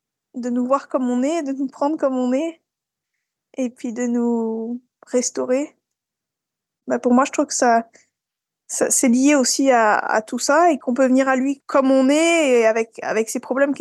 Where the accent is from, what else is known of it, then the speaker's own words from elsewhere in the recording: French Alps, France; now in Sweden; Voilà, je suis française, j'ai grandi dans les Alpes françaises. Et puis j'ai rencontré mon mari suédois au Canada et après on a déménagé ensemble en Suède.